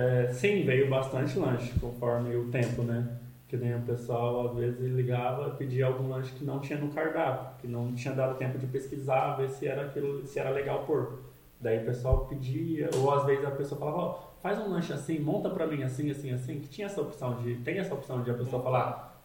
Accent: Londrina, Paraná, Brazil; a gente é londrinense

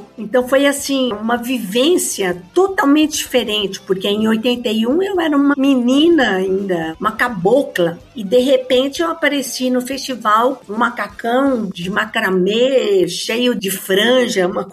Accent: Mato Grosso, Brazil; gente do interior, eu vim de Mato Grosso

